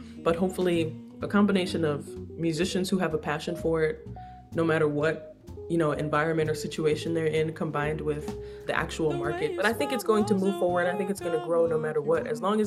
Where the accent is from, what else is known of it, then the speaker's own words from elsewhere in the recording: New York, United States; So growing up in New York, but especially in my family's, you know, the way that my family is built or set up, it's founded upon our love for music.